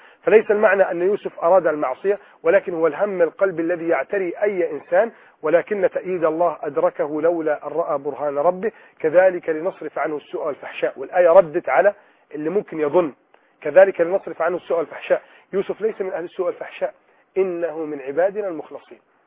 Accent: Egypt; بلدنا مصر

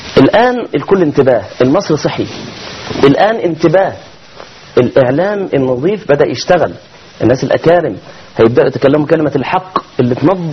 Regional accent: Egypt; إن إحنا كمصريين

